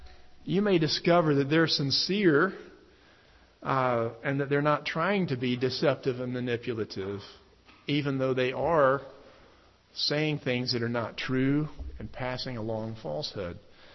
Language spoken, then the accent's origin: English; Birmingham, Alabama, United States; I had a fig tree in my backyard growing up in Birmingham, Alabama